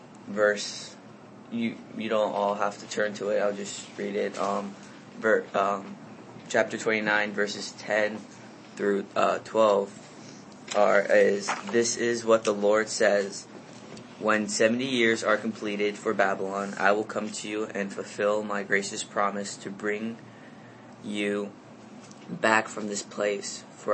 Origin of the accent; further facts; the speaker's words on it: France; now in United States; Though I was born in France, my mom and my older sister, which I have two siblings, an older sister and a younger sister, my older sister was home birthed in Holland at the same house my mother was home birthed at.